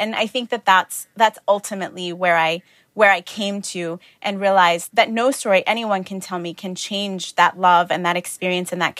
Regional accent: Tanzania; born there; also born or lived in Italy / East Africa; I was born in Tanzania. My father was from Ghana. My mother is Armenian-American.

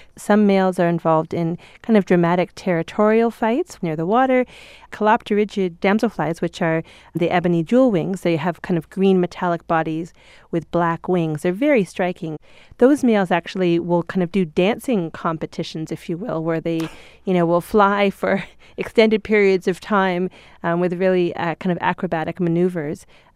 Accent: Ontario, Canada; I grew up in Canada, and I was raised mostly by my grandparents, who had a house up in northern Ontario, and we spent most of our time up on a big lake that was full of dragonflies

